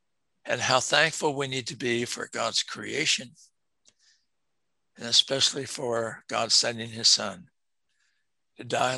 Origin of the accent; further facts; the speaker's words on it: United States; And even though I am an American and served in the military and I treasure America and value this country